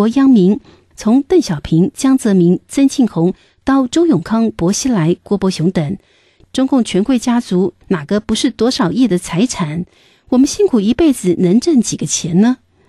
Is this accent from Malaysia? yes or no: no; Jiangsu, China; now in Sydney, Australia; 我说，我也是江苏来的，苏北人。